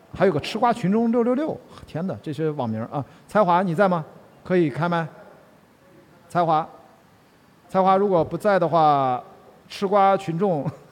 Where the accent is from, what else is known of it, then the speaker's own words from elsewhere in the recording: Qingdao, Shandong, China; 我因为我青岛人啊，青岛话跟山东话当然还是很不一样啊